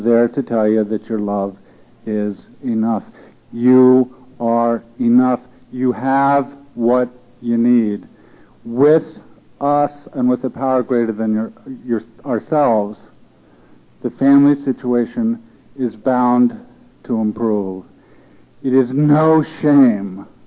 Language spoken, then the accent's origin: English; New York, United States; I don't belong here. I'm from New York. I don't understand these people.